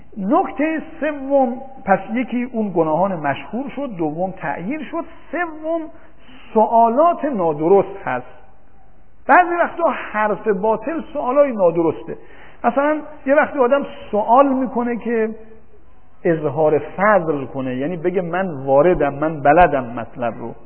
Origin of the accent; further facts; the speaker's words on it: Mashhad, Razavi Khorasan, Iran; گفتم من از مشهد آمدم.